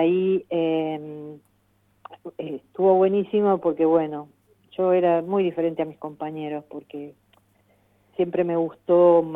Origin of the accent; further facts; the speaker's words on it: Mones Cazón, Buenos Aires Province, Argentina; yo viví mi adolescencia en Monescazón, en el partido de Pehuajó, un pueblo muy chico.